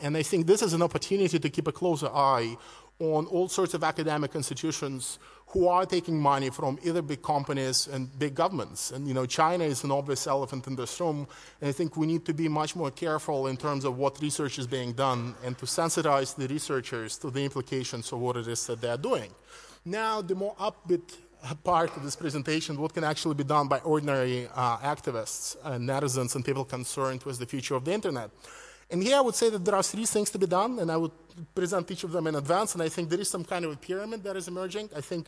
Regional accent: Belarus; English is a second language; Something much closer to where I come from Belarus

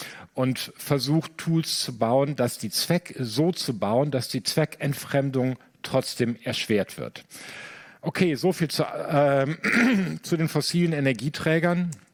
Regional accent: Germany; Ja, ich komme aus Deutschland

